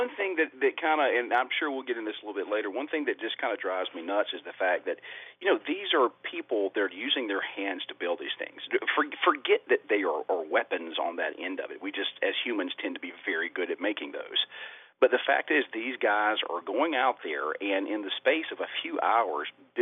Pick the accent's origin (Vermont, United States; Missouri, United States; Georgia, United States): Georgia, United States; I grew up in Lee County, Georgia, on the Mill Pond Plantation